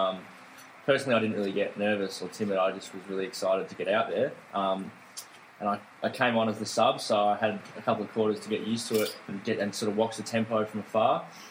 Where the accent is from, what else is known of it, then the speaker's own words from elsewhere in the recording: Perth, Western Australia, Australia; And yeah, I barrack for the Eagles because I'm from Perth.